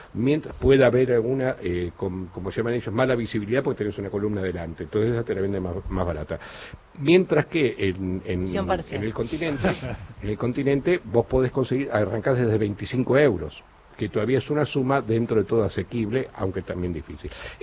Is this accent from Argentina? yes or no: yes; Argentina